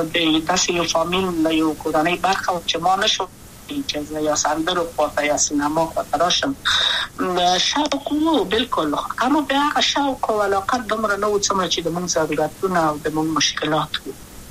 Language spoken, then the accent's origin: Pashto; Kabul, Afghanistan; also born or lived in Wardak; زه خو اصلا د وردګو ولایت یم. د پلار می د وردګو ولایت ته خلګنسم چې دلې د کابل په تختپل سیمه کې یم او لویا شویم کابل کې هم